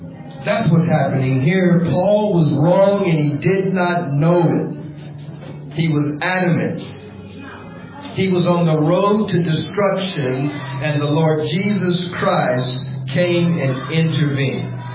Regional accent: California, United States; I'm from California. There's a lot of Mexicans in California.

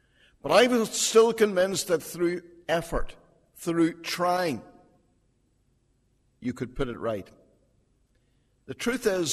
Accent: Belfast, Northern Ireland, United Kingdom; I was born and brought up in North Belfast in the Ballysillan area, back in the 1950s, and when I was growing up there, week by week, my parents took me along every Sunday to the local Methodist church

